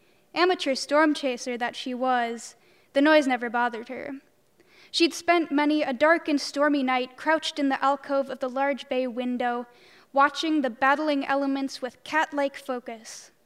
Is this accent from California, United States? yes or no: no; La Crosse, Wisconsin, United States; I'm from La Crosse, Wisconsin, but I live here on campus.